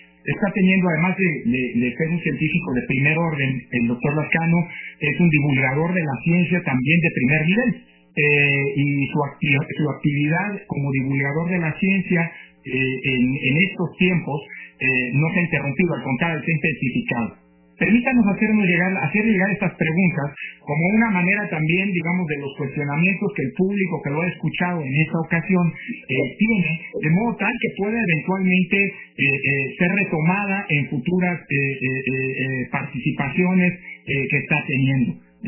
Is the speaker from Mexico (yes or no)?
yes; Mexico; lo digo como mexicano y como universitario